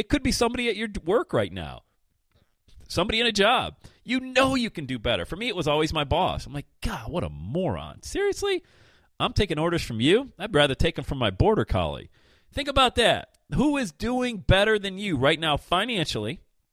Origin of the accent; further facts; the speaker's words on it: Bradford, Pennsylvania, United States; also born or lived in Buffalo; I grew up in the Western Pennsylvania area in Bradford and spent 7 years in Buffalo, New York.